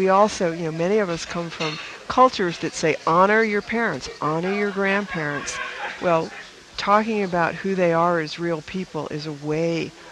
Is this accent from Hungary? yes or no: no; New England, United States; you and I grew up in New England, where I'm not even sure how people mated with all that plaid and polar fleece.